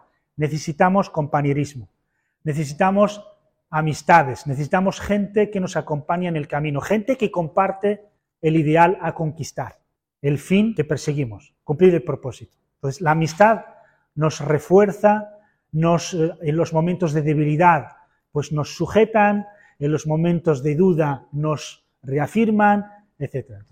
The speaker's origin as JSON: {"language": "Spanish", "region": "Melilla", "country": "Spain", "said": "Yo soy de Melilla, para quien no lo sepa."}